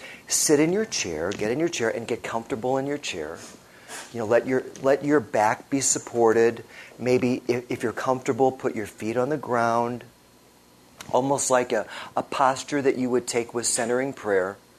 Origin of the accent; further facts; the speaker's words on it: St. Louis, Missouri, United States; I'm from St. Louis.